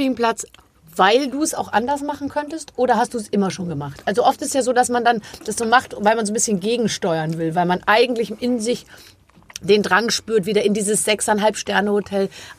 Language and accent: German; Munich, Bavaria, Germany; Überhaupt nicht, ich komme aus München.